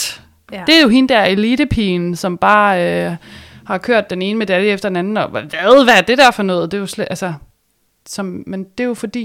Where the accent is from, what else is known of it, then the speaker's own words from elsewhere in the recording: Sorø, Zealand, Denmark; Sorø Bibliotek, som er der, hvor jeg kommer fra.